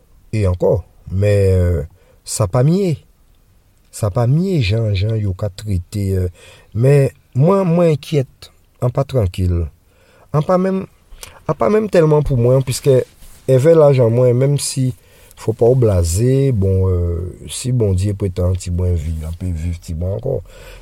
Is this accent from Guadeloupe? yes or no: yes; Guadeloupe; Et en tant que Guadeloupéen, poser des questions